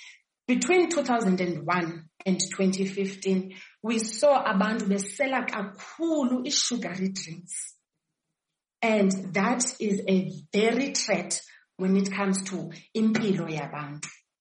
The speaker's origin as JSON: {"language": "English", "town": "Mthatha", "region": "Eastern Cape", "country": "South Africa", "said": "I am from Mthatha in the Eastern Cape."}